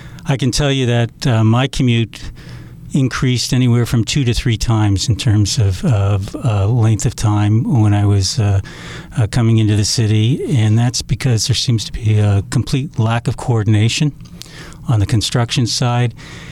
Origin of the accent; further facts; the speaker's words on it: Halifax, Nova Scotia, Canada; born there; now in Toronto, Canada; I was born in Halifax, living on the ocean.